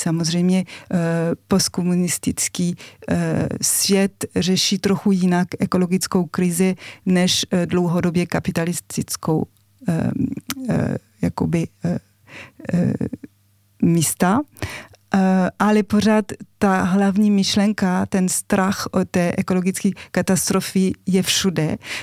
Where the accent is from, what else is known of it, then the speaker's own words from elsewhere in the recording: France; Czech is a second language; now in Czech Republic; už jsem žila víc než půlka života v Čechách, ale jsem vyrůstala ve Francii